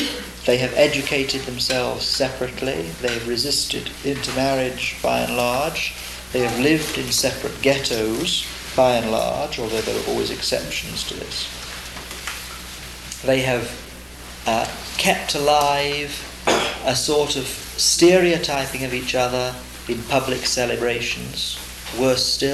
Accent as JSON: {"language": "English", "town": "Liverpool", "region": "North West England", "country": "United Kingdom", "tie": "born or raised there", "said": "I grew up in Liverpool, which in many ways was an extension of Ireland onto the mainland of Great Britain."}